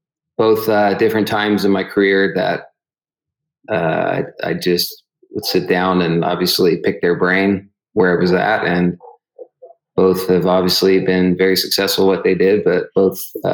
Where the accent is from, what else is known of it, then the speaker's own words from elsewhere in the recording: Pittsburgh, Pennsylvania, United States; He probably has no clue, you know, who I am coming from Pittsburgh over there.